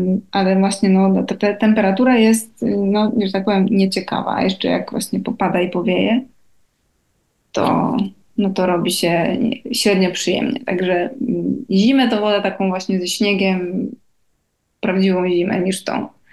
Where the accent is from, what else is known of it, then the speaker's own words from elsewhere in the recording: Tricity, Pomeranian Voivodeship, Poland; now in Spain; Mamy akurat, no my jesteśmy z Trójmiasta, więc mamy bezpośrednie połączenia i z dwóch linii lotniczych